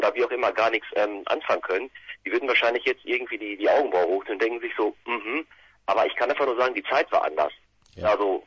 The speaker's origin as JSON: {"language": "German", "town": "Herne", "region": "North Rhine-Westphalia", "country": "Germany", "said": "wir kommen ja aus Herne, Nachbarstadt ist Bochum"}